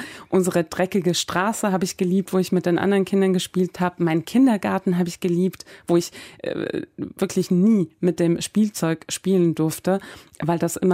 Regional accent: Iran; also born or lived in Baku / Sweden; Und ich wusste, ich komme aus dem Iran, um mich rum nur Iraner, aber wir dürfen alle nicht dahin.

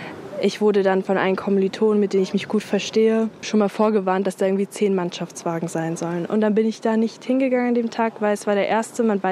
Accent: Berlin, Germany; Ich bin hier aufgewachsen und groß geworden in Berlin und fühle mich hier auch zu Hause.

